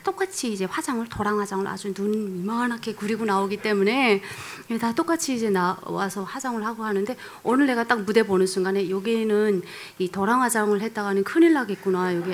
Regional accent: Hamhung, South Hamgyong, North Korea; now in South Korea; 저는 토대가 출신 성분이 안 좋아서 네, 함흥에서 네. 저 실제로 저희 집안이 출신 성분이 안 좋거든요. 남한 그 할아버지 고향이 남한이라는 이유로

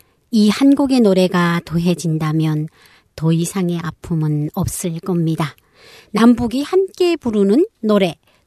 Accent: North Korea; now in South Korea; 저도 탈북민이잖아요. 네. 저는 사실 북한에서 사람들이 잘 부르면 그게 다 북한 노래인 줄 알았는데

